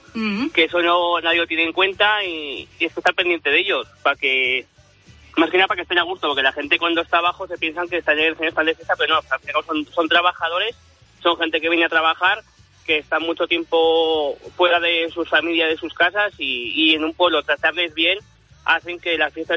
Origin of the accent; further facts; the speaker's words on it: El Temple, Aragon, Spain; Pues yo estoy en la comisión de fiestas de mi pueblo, que se llama El Temple, en la provincia de Huesca.